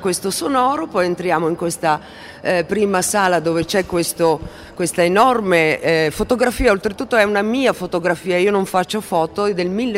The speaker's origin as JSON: {"language": "Italian", "town": "Milan", "region": "Lombardy", "country": "Italy", "said": "sono nata a Milano, sono una di quelle milanesi un po' in polemica ultimamente con la città"}